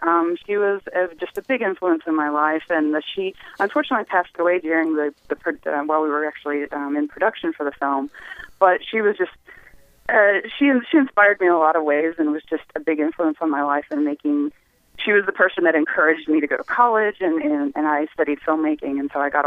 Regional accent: Arkansas, United States; We premiered actually last year at the Little Rock Film Festival, and that's my home state. So we did a home state premiere.

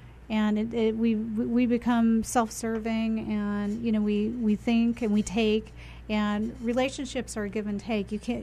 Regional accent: the South, United States; I'm a Southerner, you know, and you just keep your word.

